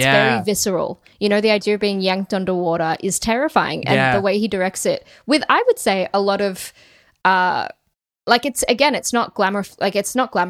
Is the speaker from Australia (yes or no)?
yes; Sydney, New South Wales, Australia; We grew up in Sydney. I was lucky enough to grow up by the harbour.